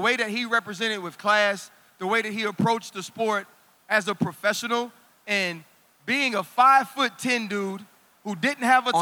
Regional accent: Louisiana, United States; See, like, the two of us are proud that we're from Louisiana.

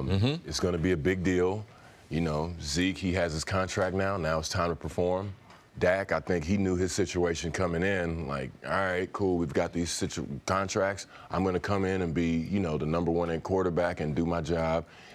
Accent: Dallas, Texas, United States; You know, being in San Antonio, I'm from Dallas.

